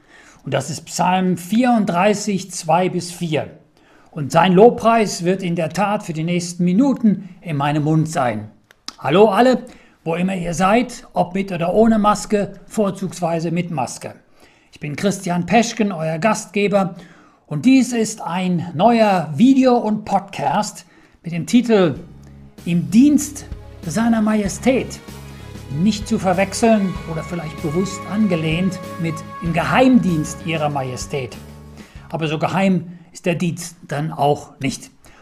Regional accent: Germany; moved away as an adult; also born or lived in United States; Ich komme aus Deutschland, wie gesagt, ich habe fast 30 Jahre lang in den Vereinigten Staaten gelebt.

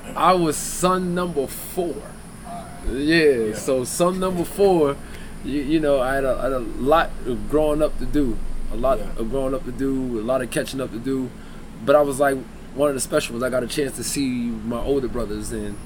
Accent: Philadelphia, Pennsylvania, United States; I moved from Germantown. I was in North Philadelphia. Like, I was raised up in North Philadelphia.

